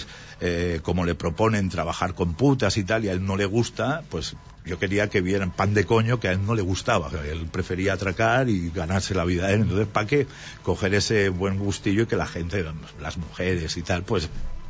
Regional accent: Barcelona, Catalonia, Spain; Yo no me considero catalán en el sentido de demográficamente, yo me considero barcelonés. Tengo esa mentalidad aún porque no pienso en catalán. Si pensara en catalán, sentiría que soy catalán, pero claro, yo pienso en castellano.

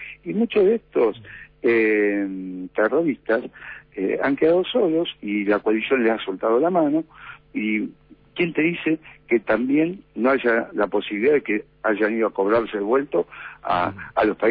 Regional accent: Argentina; En mi país, en Argentina, nosotros argentinos estamos sufriendo esto

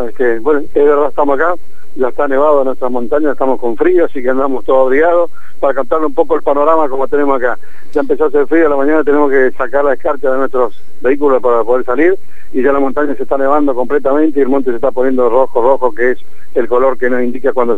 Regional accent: Paso de los Libres, Corrientes, Argentina; born there; moved away; Yo nací en Corrientes, en Paso de los Libres, y hace muchos años que salí de ahí, hace 40 y pico de años, casi 50 años que me fui de Corrientes, y vuelvo esporádicamente porque tengo mi madre ahí.

